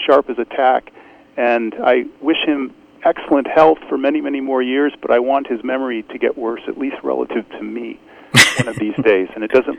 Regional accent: Mansfield, Ohio, United States; my friend and I grew up on Route 71, halfway between Cleveland and Columbus, Ohio, in Mansfield, Ohio

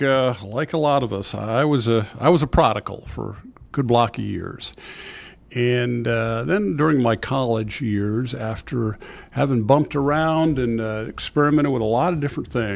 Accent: Boston, Massachusetts, United States; also born or lived in West Africa; The Boston area.

